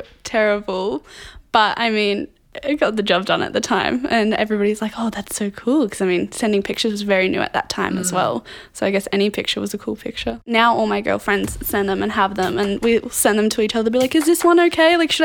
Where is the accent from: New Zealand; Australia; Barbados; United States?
Australia; I'm 22 years old. I'm from Australia